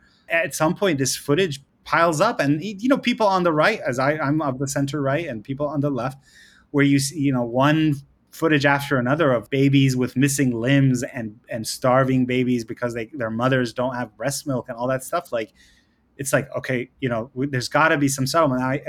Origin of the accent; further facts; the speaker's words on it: New York City, New York, United States; I'm a New Yorker, like that I experience daily in what the city's politics are like.